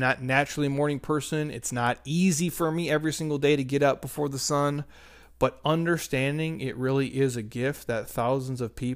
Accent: Minnesota, United States; now in Arizona, United States; I grew up in Minnesota where it's negative, you know, 20 degrees.

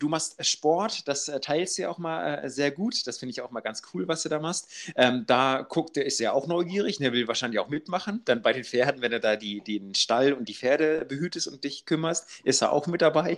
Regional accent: Northern Germany, Germany; Ich komme ja aus dem Norden, hört man ja auch vom Dialekt.

